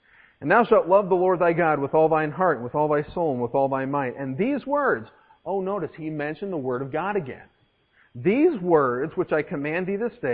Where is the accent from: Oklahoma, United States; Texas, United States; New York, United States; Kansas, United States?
New York, United States; Buffalo; I'm from Buffalo, New York, right? And we're not from New York City, okay? I'm scared of New York City, all right? I'm an upstater, all right?